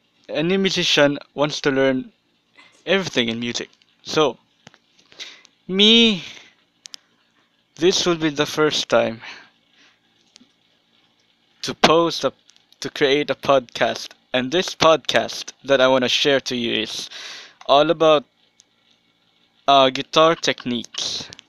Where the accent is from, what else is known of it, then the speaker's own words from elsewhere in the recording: Philippines; I am from Philippines.